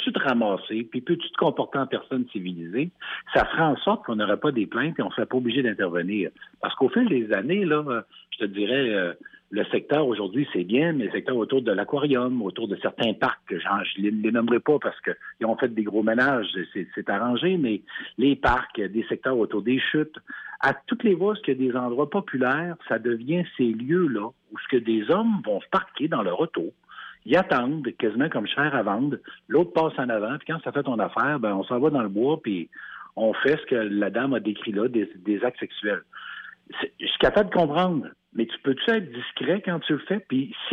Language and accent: French; Quebec, Canada; Moi, je venais de la Beauce, c'est que j'étais loin de mon profit pas mal, tu sais, quand t'étais là.